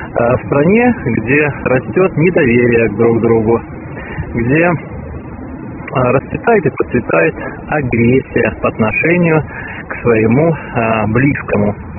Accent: Belarus; Здравствуйте, я музыкант, я из Беларуси.

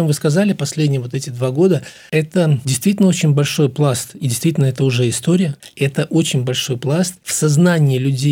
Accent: Belarus; Я уверен, что белорусы повзрослели, и я уверен, что мы как общество способны коллективно

